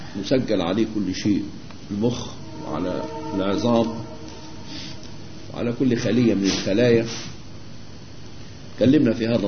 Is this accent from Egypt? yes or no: yes; Egypt; لان احنا عندنا في مصر هنا الجو على نوع ما مستقر